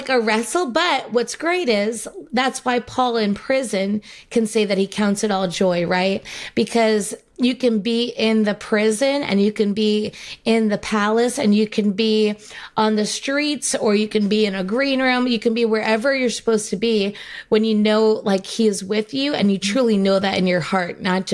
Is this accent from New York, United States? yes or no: yes; New York, United States; And I'm not, like, a camping person. I'm like, I'm from New York.